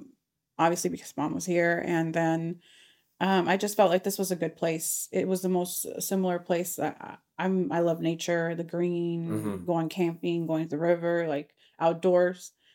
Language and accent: English; Arkansas, United States; I grew up in Northwest Arkansas. I went to Eastside Elementary, Kirksey Middle School, and I went to Sophomore Center.